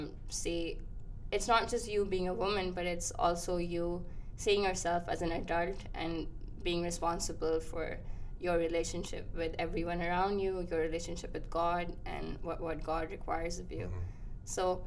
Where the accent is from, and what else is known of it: Karachi, Sindh, Pakistan; born or raised there